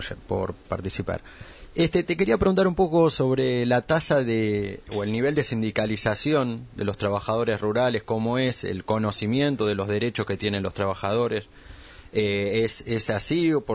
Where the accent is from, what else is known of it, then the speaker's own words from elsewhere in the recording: Rojas, Buenos Aires Province, Argentina; yo soy de Rojas